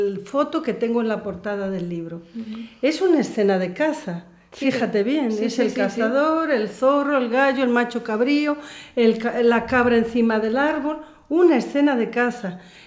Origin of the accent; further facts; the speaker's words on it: Galicia, Spain; muchísimo de orgullo es saber que los gallegos también hacíamos este arte, pero con nuestra forma propia como gallego